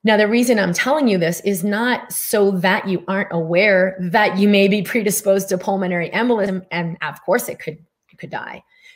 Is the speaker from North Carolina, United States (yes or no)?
no; Boston, Massachusetts, United States; I grew up in Boston. I didn't even know a spiritual person in my entire life.